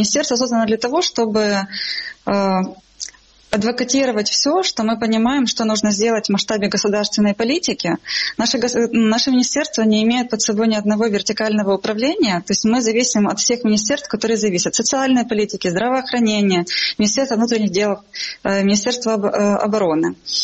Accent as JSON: {"language": "Russian", "town": "Donetsk", "region": "Donetsk Oblast", "country": "Ukraine", "lives_now": "Kyiv, Ukraine", "said": "я из Донецка, да. Я очень много лет назад переехала в Киев, но вся моя основная семья в виде родителей и моих сестер, братьев, это Луганская и Донецкая область"}